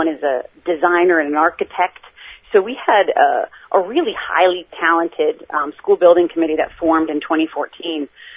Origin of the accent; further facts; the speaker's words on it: Ipswich, Massachusetts, United States; I grew up in Ipswich. I've been on the school committee.